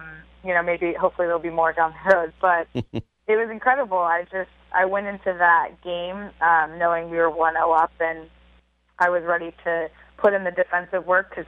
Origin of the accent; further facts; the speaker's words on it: Georgia, United States; Growing up in Georgia, I think that I just wanted to experience the West Coast.